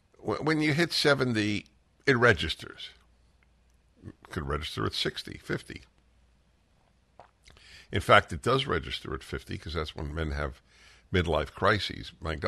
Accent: New York, United States; I'm a Jew from New York.

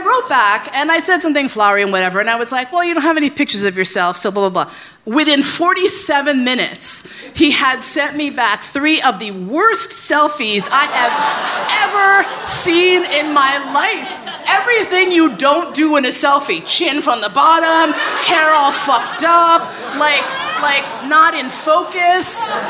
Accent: New York, United States; he was asking me all sorts of questions about what it was like growing up in New York

